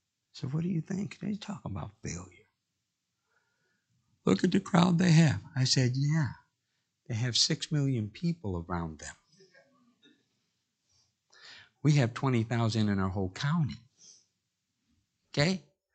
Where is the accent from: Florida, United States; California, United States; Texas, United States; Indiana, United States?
Indiana, United States; Michigan City; I was back home in Michigan City in my hometown when my dad was still alive.